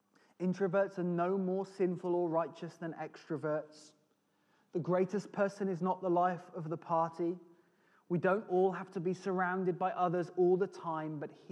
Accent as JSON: {"language": "English", "country": "United Kingdom", "said": "We're British, most of us, and we feel like we'd be being nosy or prying to get too involved with somebody else's circumstance."}